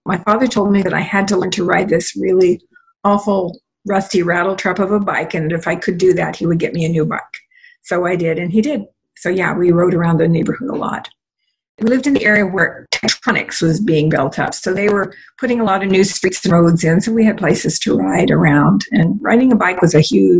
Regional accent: Beaverton, Oregon, United States; I didn't actually grow up in Portland. I was born here, but I was raised in Beaverton in a GI Bill house out on originally a gravel street in Beaverton when Beaverton was tiny, like 3,000 people.

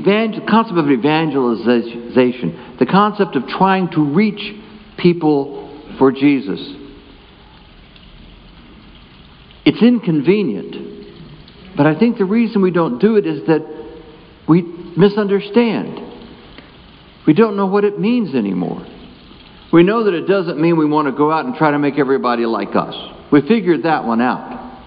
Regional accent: the South, United States; I was raised in the South, and the Southern Baptists, they knew the Northern Baptists were going to hell.

